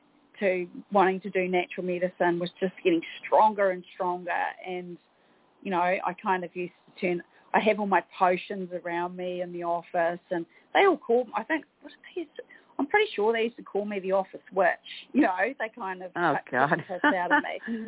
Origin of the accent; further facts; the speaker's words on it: Gisborne, New Zealand; Gisborne, my hometown, is this very, very small city.